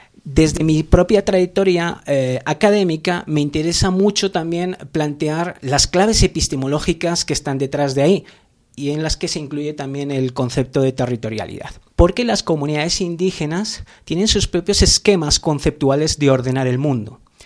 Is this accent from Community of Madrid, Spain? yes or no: no; Basque Country, Spain; moved away as an adult; also born or lived in United Kingdom; yo vengo del País Vasco, he estado trabajando en áreas vinculadas a la epistemología, a la filosofía de la ciencia